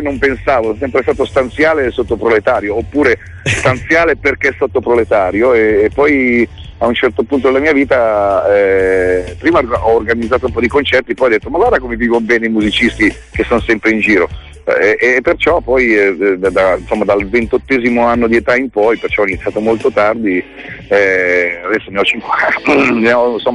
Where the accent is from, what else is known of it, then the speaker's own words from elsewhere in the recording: Milan, Lombardy, Italy; ho avuto a che fare per i primi 25 anni di età, perché insomma purtroppo sono nato a Milano, che è una città che insomma per me è stata molto dura, è stata un po' matrigna